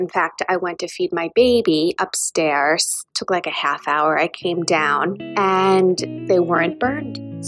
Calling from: Saddle River, New Jersey, United States; I'm calling from Saddle River, New Jersey.

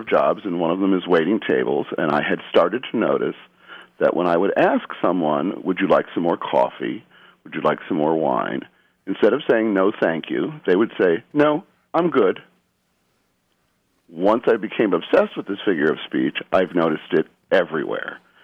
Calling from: Underhill, Vermont, United States; I'm calling from Underhill, Vermont.

